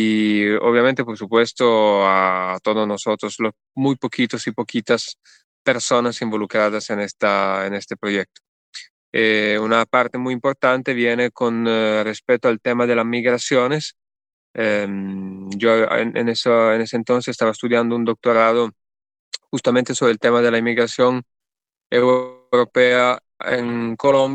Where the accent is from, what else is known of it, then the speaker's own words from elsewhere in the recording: Italy; Yo soy de Italia y pasé un año de estudio allá muy joven